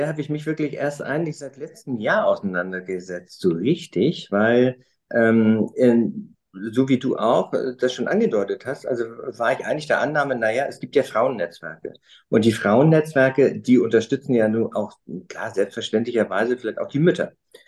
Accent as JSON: {"language": "German", "region": "Hamburg", "country": "Germany", "said": "als Hamburger sind wir, sage ich mal, sowieso im großen Vorteil"}